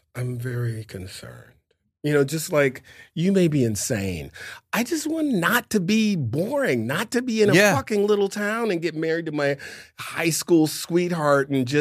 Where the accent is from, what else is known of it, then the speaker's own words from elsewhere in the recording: Detroit, Michigan, United States; growing up in Detroit, is at a very young age, I was fixated on, I'm getting the fuck out of this town, and I'm going to get famous.